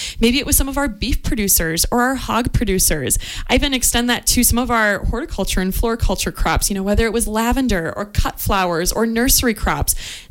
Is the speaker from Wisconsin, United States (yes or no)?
yes; Wisconsin, United States; I think growing up in Wisconsin, you always realize that we are a large agricultural state